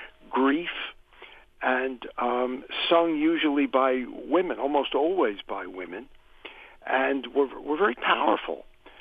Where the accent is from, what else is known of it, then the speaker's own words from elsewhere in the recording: New Jersey, United States; I was raised in New Jersey, right near, in the shadow of Manhattan.